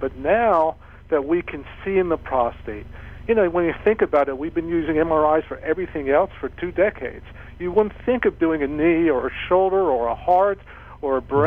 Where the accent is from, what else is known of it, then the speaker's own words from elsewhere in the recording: Philadelphia, Pennsylvania, United States; I'm from Philly, though.